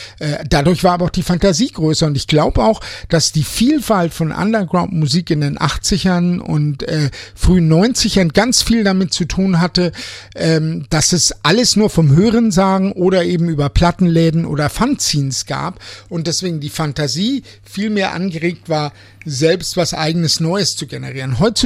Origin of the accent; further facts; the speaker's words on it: Bayreuth, Bavaria, Germany; weil es gab ja auch bei uns in Bayreuth keine Klamottenläden